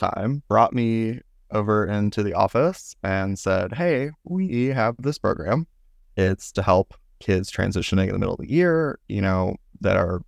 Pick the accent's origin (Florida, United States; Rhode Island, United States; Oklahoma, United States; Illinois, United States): Florida, United States; now in Virginia Beach, United States; I think I have to be a little faithful to my home state, Florida, just because, I mean, it was beautiful there.